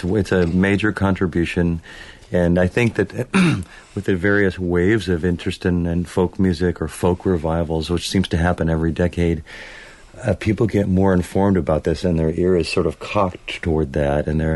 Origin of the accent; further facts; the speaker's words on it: Missouri, United States; My parents both played gospel and mountain music. I grew up in the Missouri Ozarks.